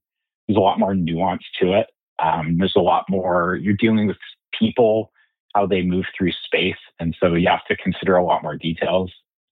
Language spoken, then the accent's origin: English; British Columbia, Canada; I grew up in Vancouver Island, so I'm partial to the place.